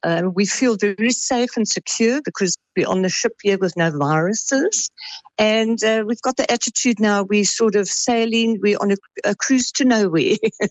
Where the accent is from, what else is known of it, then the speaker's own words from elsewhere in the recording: South Africa; I mean, we're from South Africa, and South Africa's going on a lockdown tomorrow